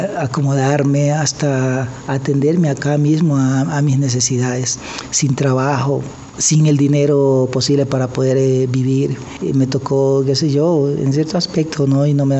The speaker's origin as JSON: {"language": "Spanish", "town": "Medellín", "region": "Antioquia", "country": "Colombia", "lives_now": "Ecuador", "said": "Vengo de Medellín, una tierra pues que hay que luchar para sobrevivir más que nada. Los primeros años aquí en Ecuador pues fueron muy pesados, no conocía a nadie."}